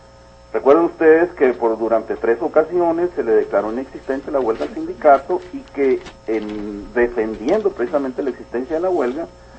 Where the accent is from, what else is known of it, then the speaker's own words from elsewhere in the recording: Cananea, Sonora, Mexico; somos nativos de ahí, yo nací en Cananea y me crié, etcétera, y estudié hasta la preparatoria